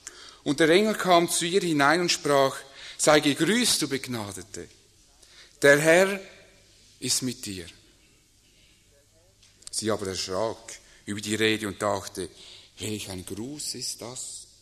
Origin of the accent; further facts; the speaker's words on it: Zurich, Switzerland; nicht so, wie ich vom rechten Zürichseeufer komme, wo man immer denkt, ah, das ist schön, wie die wohnen, sondern da, wo ich aufgewachsen bin, im Limmatal, was eigentlich eher als das Ruhrgebiet der Schweiz gilt, nebst Basel im Industriegebiet. Also es war keine bevorzugte Gegend.